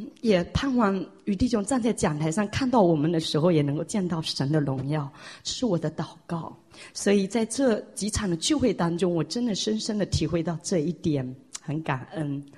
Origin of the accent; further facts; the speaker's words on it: Fuzhou, Fujian, China; 我是福州来的